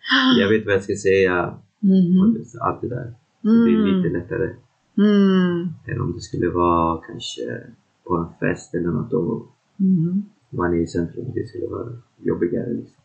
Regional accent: Sweden; jag är ju ändå svensk, så vi svenskar gillar sånt där

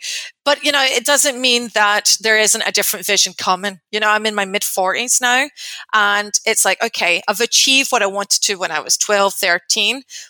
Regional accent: Glasgow, Scotland, United Kingdom; that did not happen in the streets of where I grew up in Glasgow.

